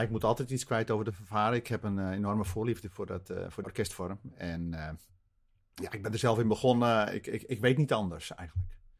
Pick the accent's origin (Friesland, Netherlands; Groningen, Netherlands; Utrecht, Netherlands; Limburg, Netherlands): Friesland, Netherlands; Harlingen; ik ben in Harlingen opgegroeid en daar was een leraar.